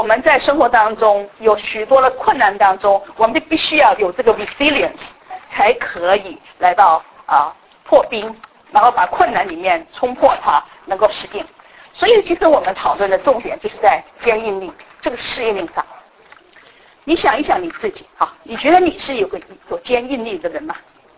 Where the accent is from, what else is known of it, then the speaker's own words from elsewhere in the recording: China; 其实呢，和谐家庭是我们中国人很熟悉的一个就是概念嘛